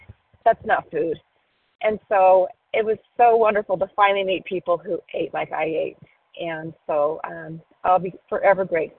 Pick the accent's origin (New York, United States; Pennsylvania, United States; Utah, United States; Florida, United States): Utah, United States; compulsive overeater from Utah.